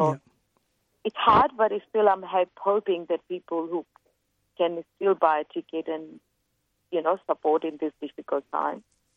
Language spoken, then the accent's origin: English; Ujjain, Madhya Pradesh, India; And the fundraising will be going to my hometown in Ujjain, the artist community.